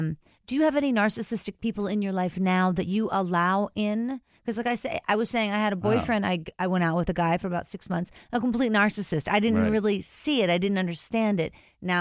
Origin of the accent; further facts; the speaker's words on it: Pittsburgh, Pennsylvania, United States; He's from Philadelphia, and I'm from Pittsburgh, and you are white, and I am white.